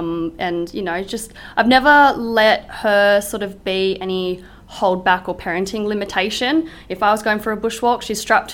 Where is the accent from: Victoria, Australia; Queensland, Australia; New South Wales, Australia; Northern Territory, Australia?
New South Wales, Australia; Penrith; I was born and raised in Penrith, born in Nepean Hospital, and I grew up here all my life.